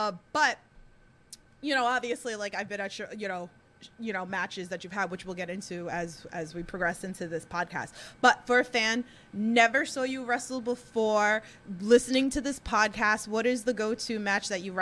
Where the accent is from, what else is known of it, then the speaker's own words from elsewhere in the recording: Queens, New York, United States; accent: Queens; I know, like, my accent, like, that Queens accent is deep.